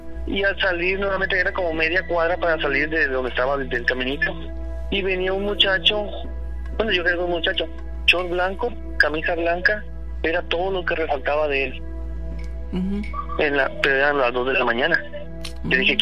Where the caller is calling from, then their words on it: Culiacán, Sinaloa, Mexico; De Culiacán, Sinaloa.